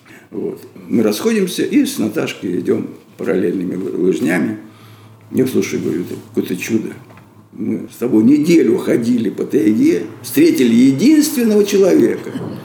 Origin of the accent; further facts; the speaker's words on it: Moscow, Russia; А я ему сказал, что я из Москвы, нормально.